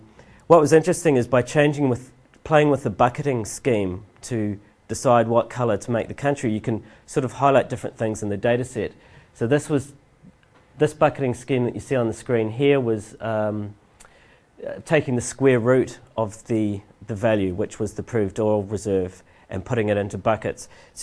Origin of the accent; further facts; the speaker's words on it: New Zealand; because I'm originally from New Zealand